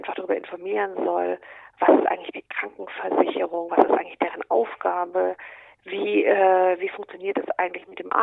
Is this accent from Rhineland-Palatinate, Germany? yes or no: no; Stuttgart, Baden-Württemberg, Germany; ich komme aus Stuttgart und bin Gesundheitspädagogin